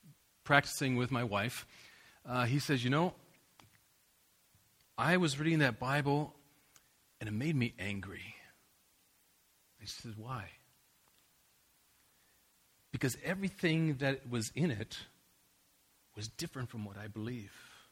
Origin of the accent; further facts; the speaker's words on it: United States; I'm an American, based off of basically biblical principles in the beginning.